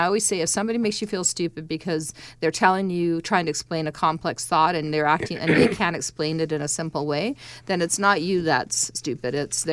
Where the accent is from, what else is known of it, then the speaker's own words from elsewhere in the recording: South Africa; I'm South African.